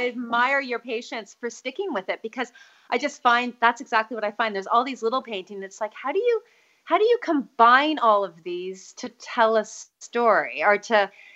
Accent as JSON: {"language": "English", "town": "Toronto", "region": "Ontario", "country": "Canada", "tie": "born or raised there", "lives_now": "Whistler, Canada", "said": "I grew up in Toronto, and then I moved to Whistler after university. I was 22. So I've been here for 30 years now."}